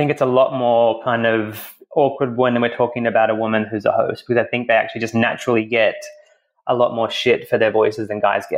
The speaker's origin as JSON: {"language": "English", "country": "Australia", "moved": "as an adult", "lives_now": "United States", "said": "I'm white. He's non-white. He's from El Salvador. I'm from Australia."}